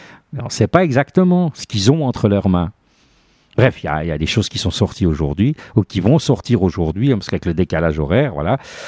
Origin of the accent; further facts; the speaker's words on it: Switzerland; au niveau de chez nous en Suisse